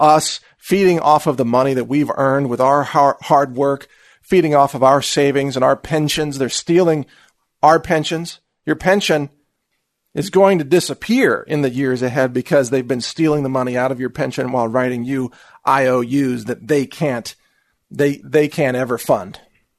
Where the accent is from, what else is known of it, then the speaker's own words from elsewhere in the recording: Texas, United States; because I'm an American and I'm a Texan.